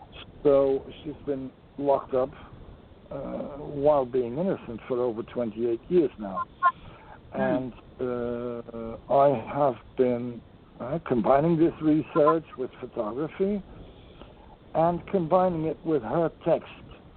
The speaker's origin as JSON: {"language": "English", "country": "Netherlands", "tie": "born or raised there", "second_language": "English", "said": "So I was born here in Holland"}